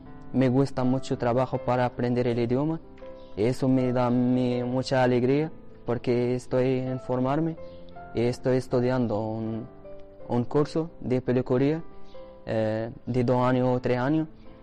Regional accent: Morocco; Spanish is a second language; moved away as an adult; now in Spain; tengo 21 años, soy de Marruecos. En Marruecos no hay derechos.

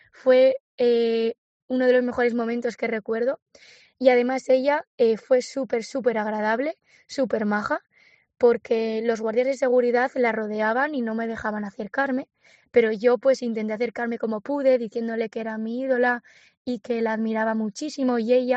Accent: Manzaneda, Asturias, Spain; tengo 17 años, soy de Manzaneda, de un pueblo de Gozón, de aquí de Asturias

